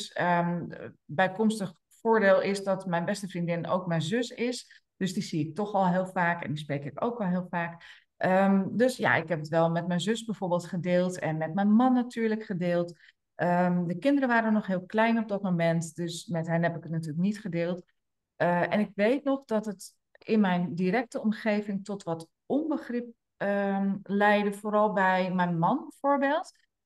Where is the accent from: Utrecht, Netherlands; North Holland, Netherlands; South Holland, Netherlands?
North Holland, Netherlands; Amsterdam; we komen uit Amsterdam